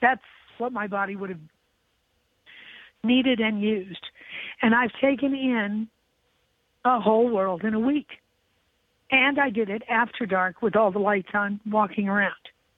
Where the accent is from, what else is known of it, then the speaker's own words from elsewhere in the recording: Midwest, United States; I grew up in the Midwest.